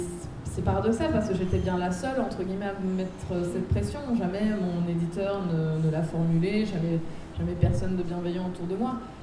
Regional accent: Belgium; j'ai fait des études de bande dessinée en Belgique, puisque je suis belge.

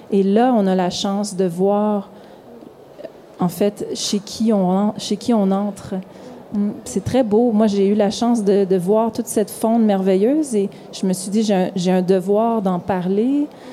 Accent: Montreal, Quebec, Canada; Moi, j'ai grandi à Montréal avec des lampadaires partout

